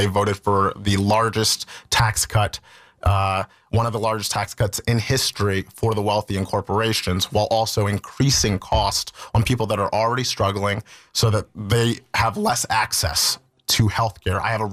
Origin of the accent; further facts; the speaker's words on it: Virginia, United States; So all over. The place that I lived in the most